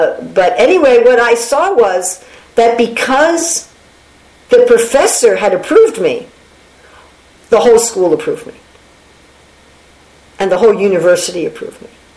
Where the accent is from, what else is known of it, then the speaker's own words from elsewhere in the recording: New York City, New York, United States; I'm from New York City, where everything is done very fast.